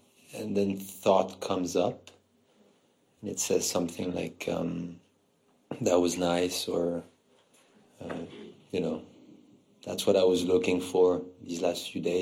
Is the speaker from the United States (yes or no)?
no; Geneva, Switzerland